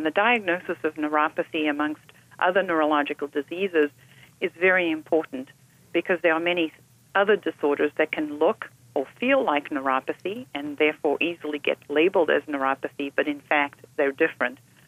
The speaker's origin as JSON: {"language": "English", "country": "South Africa", "tie": "born or raised there", "also_born_or_lived": "Portugal", "lives_now": "United States", "said": "I am Portuguese by birth. I grew up in South Africa"}